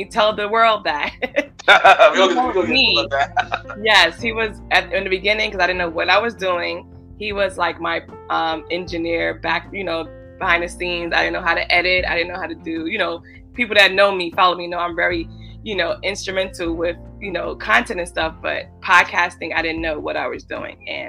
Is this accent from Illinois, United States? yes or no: no; Brooklyn, New York, United States; So I'm from Brooklyn, New York. Lived here all my life. I grew up in Crown Heights, Brooklyn. And that's where I'm from.